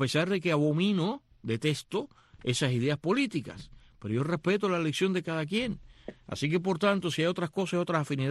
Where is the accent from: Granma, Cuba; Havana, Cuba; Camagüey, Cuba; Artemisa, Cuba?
Artemisa, Cuba; Bauta; Hace años un muchacho de mi pueblo, de Bauta, tiene uno